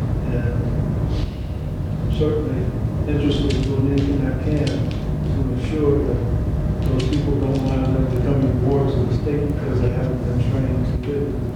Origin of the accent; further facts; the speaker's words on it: Chicago, Illinois, United States; I'm from Chicago, and I wasn't even aware that they had an orientation center here in Nebraska.